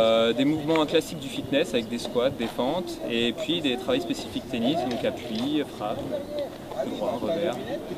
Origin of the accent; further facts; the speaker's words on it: Île-de-France, France; je suis prof de tennis, je suis originaire de la région de l'Essonne.